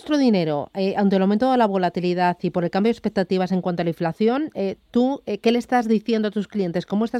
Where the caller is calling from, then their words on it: Burgos, Castile and León, Spain; Buenos días … de Burgos.